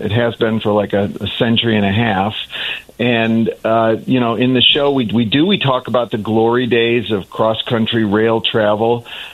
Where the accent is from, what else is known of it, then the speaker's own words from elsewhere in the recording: Highland Park, Illinois, United States; I grew up in Highland Park till I was 10 years old, and we were one house away from what's now the Metro UP North Line.